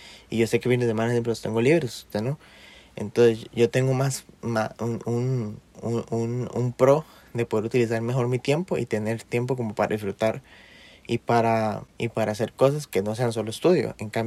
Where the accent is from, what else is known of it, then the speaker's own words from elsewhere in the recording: Costa Rica; Y uno culpa, y uno como tico culpa a otro, digamos.